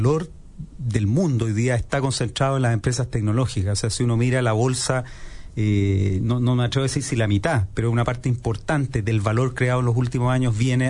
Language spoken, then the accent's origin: Spanish; Chile